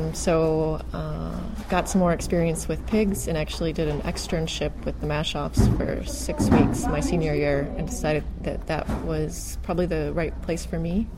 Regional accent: Illinois, United States; I grew up outside Chicago, and I did my undergrad at University of Illinois

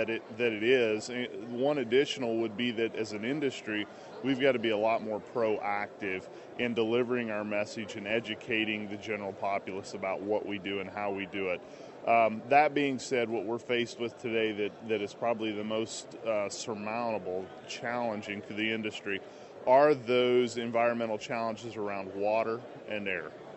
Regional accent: Kansas, United States; now in Colorado, United States; Actually, I'm originally from Kansas. I've been in Colorado for about 11 years, and it is a great state and great people.

